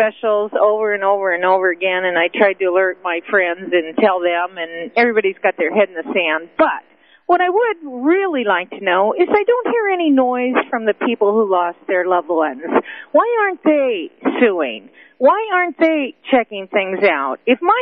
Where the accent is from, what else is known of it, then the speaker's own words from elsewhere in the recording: Colorado, United States; I'm from Northern Colorado.